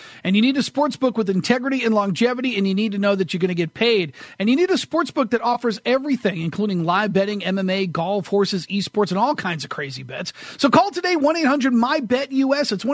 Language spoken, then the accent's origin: English; New England, United States; When I was young and I was growing up in New England, as I was starting to get aware of Celtics basketball with Larry Bird